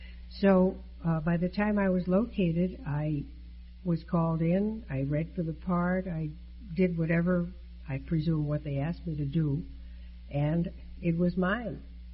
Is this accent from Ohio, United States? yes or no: no; Chicago, Illinois, United States; Born and raised in Chicago.